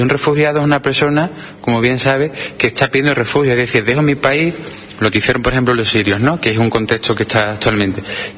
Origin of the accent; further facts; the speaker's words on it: Huelva, Andalusia, Spain; Yo soy de Huelva, yo sigo aquí de la Orden, yo vivo aquí en la Orden Baja, estudio aquí enfrente